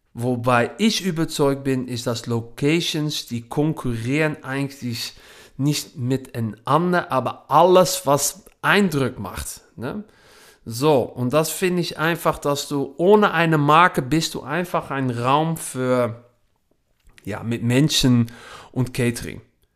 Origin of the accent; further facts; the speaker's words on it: Netherlands; German is a second language; now in Germany; man hört es auch ein bisschen. Ich komme aus Holland, aber rund seit jetzt, ich glaube so 9 Jahre jetzt schon wieder in Deutschland.